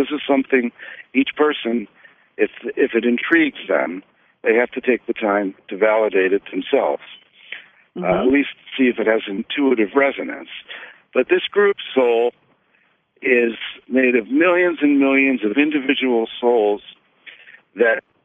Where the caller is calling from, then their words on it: Boulder City, Nevada, United States; I'm calling from Boulder City, Nevada.